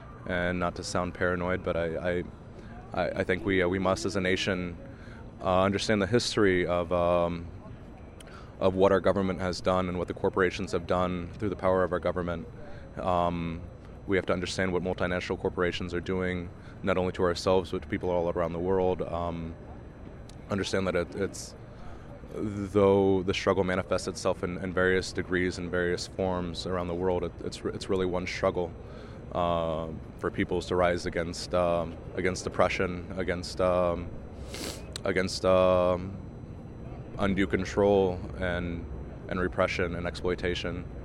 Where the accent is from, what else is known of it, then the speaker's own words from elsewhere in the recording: Illinois, United States; I'm from Illinois. There was a severe drought in Illinois and in Texas.